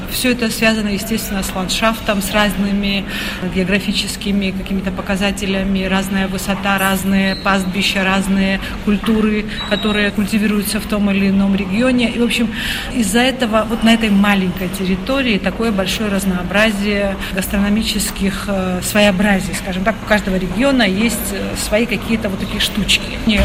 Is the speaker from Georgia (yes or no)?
yes; Batumi, Adjara, Georgia; now in Tbilisi, Georgia; Большую часть жизни я прожила в Западной Грузии, то есть я родилась и выросла в Батуми, и представления не имела, когда мы переехали 20 лет назад сюда, в Тбилиси